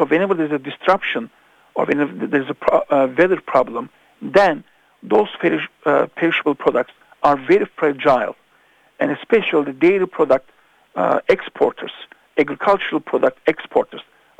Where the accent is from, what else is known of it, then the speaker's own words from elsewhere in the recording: Turkey; I'm from Turkey, and there's an Istanbul Bosphorus